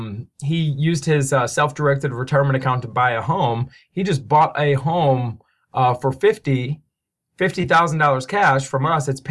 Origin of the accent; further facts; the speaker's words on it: Cleveland, Ohio, United States; I'm allowed to say this because I'm born and raised in Cleveland. I'm a diehard Browns fan.